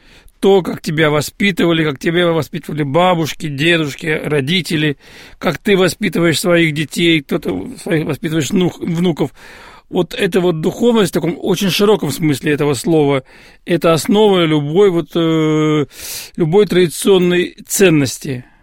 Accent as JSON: {"language": "Russian", "region": "Moscow", "country": "Russia", "tie": "born or raised there", "said": "Вот я родился и вырос в Москве, и с детства сталкивался с, естественно, русской культурой, на которой я родился и воспитывал, но у меня рядом была культура и татарская"}